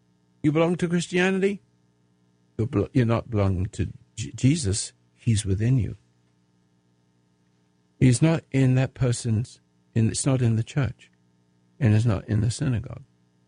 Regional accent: England, United Kingdom; I'm an Englishman. I'm an American. I love this country.

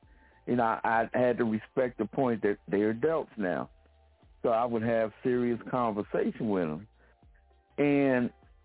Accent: Philadelphia, Pennsylvania, United States; Then I found out you're from my hometown, Philadelphia.

